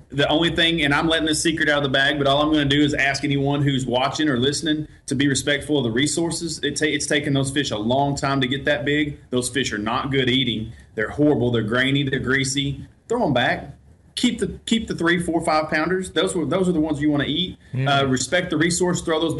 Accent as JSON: {"language": "English", "region": "Texas", "country": "United States", "tie": "born or raised there", "said": "I grew up on Lake Fork. Lake Fork and Lake Tawakoni is where I cut my teeth."}